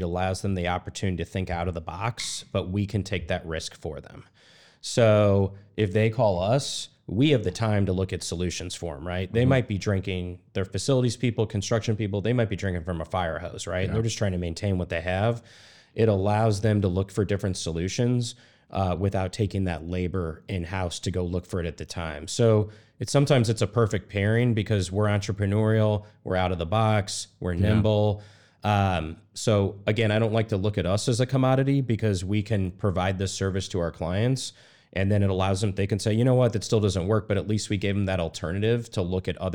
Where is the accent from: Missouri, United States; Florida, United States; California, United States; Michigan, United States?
Missouri, United States; St. Louis; a lot of these buildings near and dear to my heart because I'm from St. Louis. We have a lot of buildings sitting in our downtown right now.